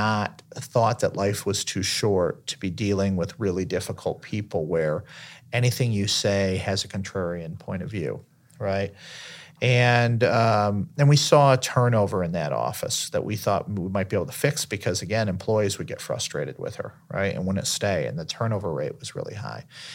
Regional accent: Detroit, Michigan, United States; I grew up in Detroit. These were people that had a Midwest mentality.

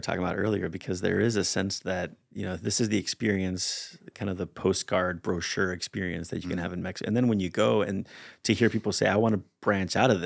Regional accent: Spain; sometimes I grew up in Spain

